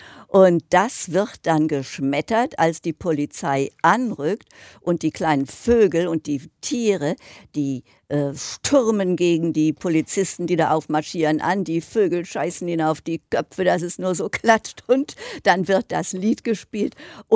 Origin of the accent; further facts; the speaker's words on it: Cologne, North Rhine-Westphalia, Germany; das ist ja so eine Verbeugung wieder vor meiner Heimat, vor Köln und dem Rheinland.